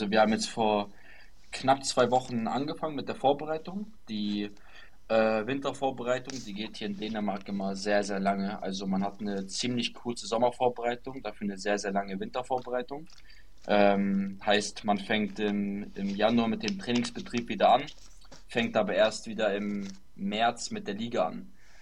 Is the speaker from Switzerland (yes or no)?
no; Unterföhring, Bavaria, Germany; moved away as an adult; also born or lived in Munich; now in Denmark; ich bin 22 Jahre alt, ich komme gebürtig aus Deutschland, ich bin gebürtiger Münchner, genau in Unterföhring bin ich groß geworden, in Bayern und genau, aktuell wohne ich in Dänemark